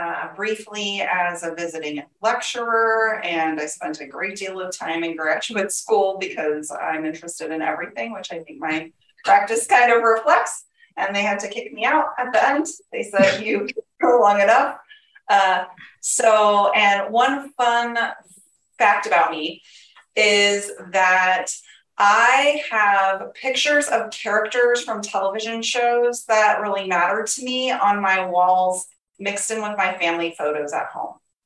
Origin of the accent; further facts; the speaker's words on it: Las Vegas, Nevada, United States; Maybe it has something to do with the fact I grew up out in Las Vegas and my parents were kind of unearthed from our family.